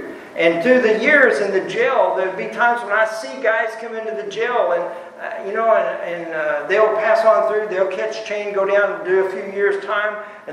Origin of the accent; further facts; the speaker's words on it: Cleburne, Texas, United States; And he came back home to where my hometown was there in Cleburne.